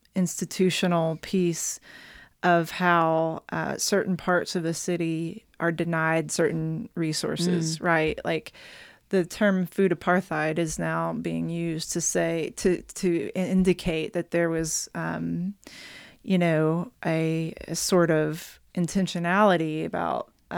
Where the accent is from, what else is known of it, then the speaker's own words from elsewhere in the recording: the South, United States; you know, I'm from the South.